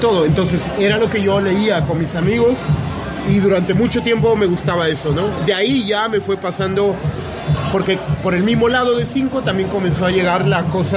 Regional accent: La Paz, Bolivia; En La Paz, yo soy de La Paz, ajá, estudié ahí en la Universidad de Arte, en la carrera de artes de la Universidad Pública

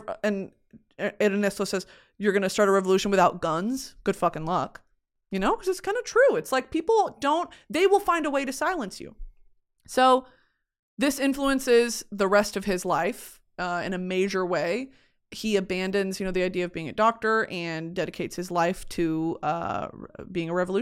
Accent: United States; born there; I am thankful I was born in America

